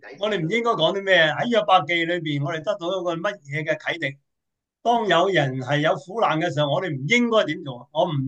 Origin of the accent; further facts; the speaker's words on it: China; 我觉得你发唔发觉我哋中国人咧，好兴做医生